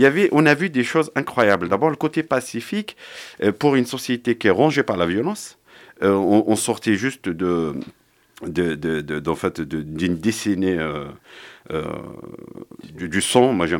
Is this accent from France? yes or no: no; Kabylie, Algeria; moi, je suis né en Algérie, j'ai fait mes études en Kabylie